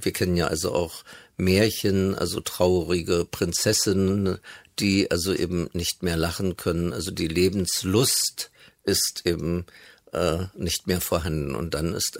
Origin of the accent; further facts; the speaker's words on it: Berlin, Germany; Also so in der Nachkriegszeit gab es in Berlin, wo ich aufgewachsen bin, in West-Berlin